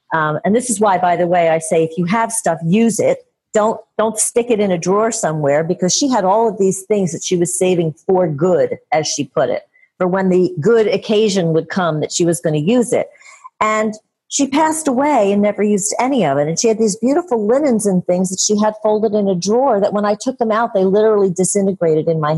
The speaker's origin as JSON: {"language": "English", "town": "Philadelphia", "region": "Pennsylvania", "country": "United States", "said": "I'm from Philadelphia and still in Philadelphia"}